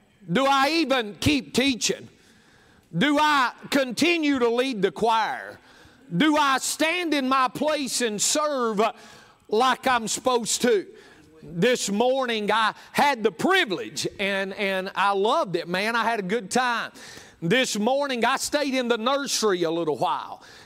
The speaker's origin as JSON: {"language": "English", "region": "the South", "country": "United States", "tie": "born or raised there", "said": "We was raised in the South, and going to church is just what we was brought up doing."}